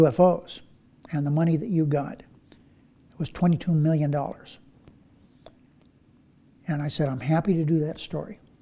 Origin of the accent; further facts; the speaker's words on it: Searchlight, Nevada, United States; I'm from Searchlight. Searchlight gets twice as much rain as Las Vegas.